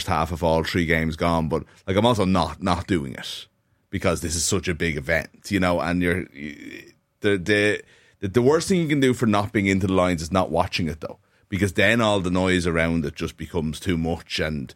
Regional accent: Ireland; Yeah, I'm as Irish and British as the next man.

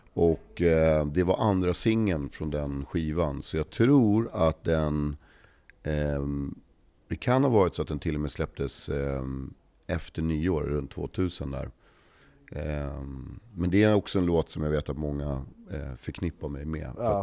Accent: Stockholm, Stockholm County, Sweden; Jag växte upp här på Söder

